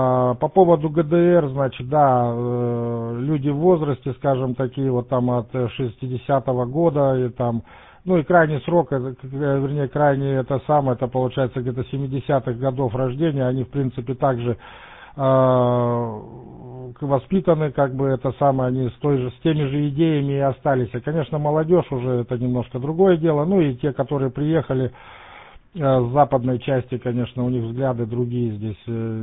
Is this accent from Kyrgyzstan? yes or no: yes; Kyrgyzstan; moved away; я сам родом из Киргизии, супруга, две дочери тоже в Киргизии